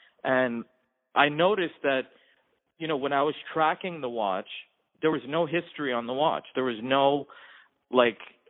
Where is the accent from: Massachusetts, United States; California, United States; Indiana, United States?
Massachusetts, United States; Boston; basically, you know, I'm from Boston, and I went back to Boston after 12 years